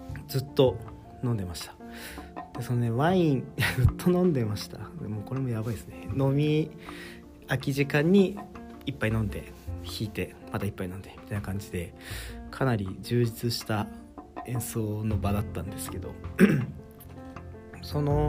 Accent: Yamanashi, Japan; 地元山梨地元の後輩が運転してくれてたんで

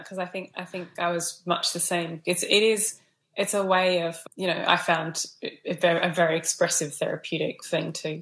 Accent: Sydney, New South Wales, Australia; moved away as an adult; now in United Kingdom; originally I'm from Sydney, but my husband was offered a job over in the UK. So we packed up our life in 2018

